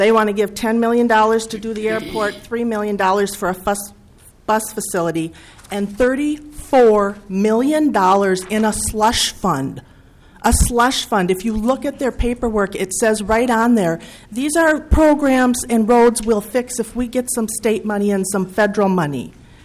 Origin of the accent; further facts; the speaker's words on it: Rochester, New York, United States; I'm from Rochester. I'm a lifelong citizen.